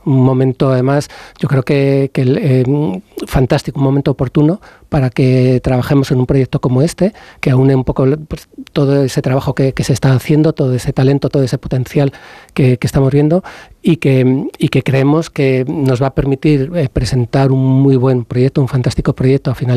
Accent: Madrid, Community of Madrid, Spain; yo vengo de Madrid, no soy asturiano

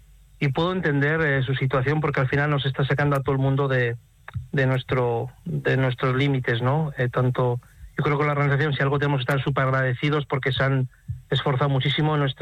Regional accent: Navarre, Spain; Y al final yo soy un navarro, que ayer hicimos una etapa en Navarra

